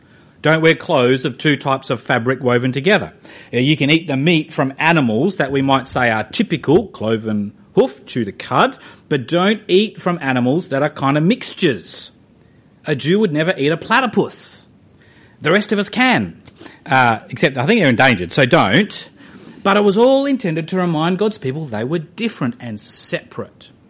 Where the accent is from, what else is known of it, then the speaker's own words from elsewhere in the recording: Darwin, Northern Territory, Australia; When I was growing up in Darwin, people used to tell stories about kids out in the outback who had never, ever seen rain.